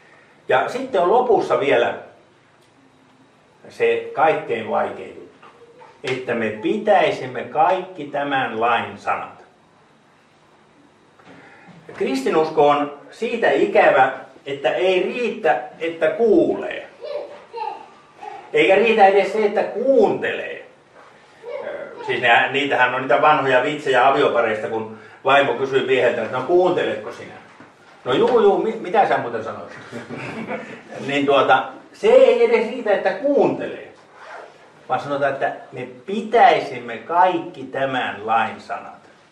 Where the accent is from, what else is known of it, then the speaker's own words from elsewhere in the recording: Imatra, South Karelia, Finland; niin kuin meillä Imatralla aina aikanaan rippikoulussa sanotaan, että rakkaus on sisäistä kutinaa, mitä ei voi raaputtaa.